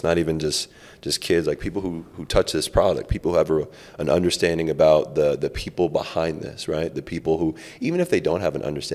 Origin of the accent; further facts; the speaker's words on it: Miami, Florida, United States; regardless of me being Colombian, regardless of me being African-American, like, this is where I'm from Miami, this is my city, and I want you to come down here and respect this.